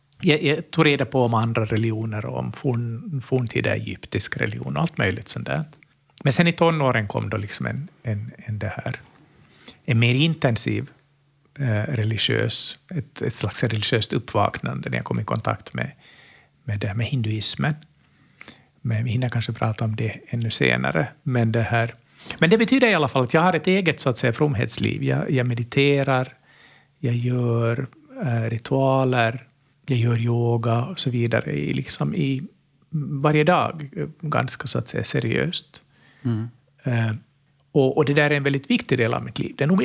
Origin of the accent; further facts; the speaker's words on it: Finland; Jag var dålig på finska när jag var barn, som en äkta finlandssvensk.